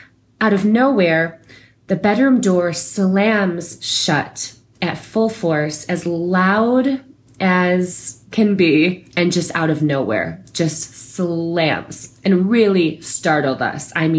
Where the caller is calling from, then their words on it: Santa Fe, New Mexico, United States; I'm calling from Santa Fe, New Mexico.